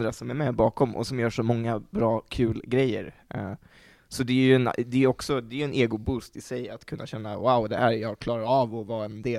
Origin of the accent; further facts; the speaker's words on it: Örebro, Örebro County, Sweden; Jag kom ju från Örebro och hade, det var 5 år sedan jag flyttade till Uppsala.